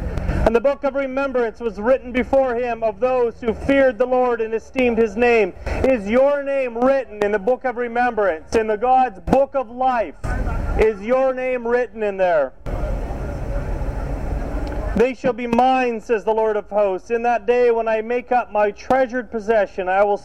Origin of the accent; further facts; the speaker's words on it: Northern Canada, Canada; a news story from my hometown, way up in the frozen north of Canada